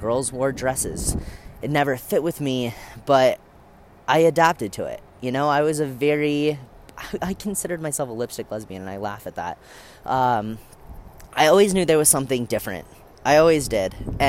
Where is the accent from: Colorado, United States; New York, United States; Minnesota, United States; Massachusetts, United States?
Colorado, United States; born there; I was born in Colorado, up in the mountain, to an amazing family.